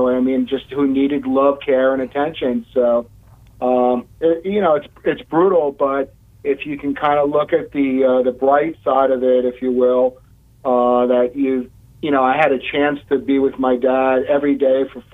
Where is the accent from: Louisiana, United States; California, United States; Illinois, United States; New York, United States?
New York, United States; Queens; So I'm from Queens, New York.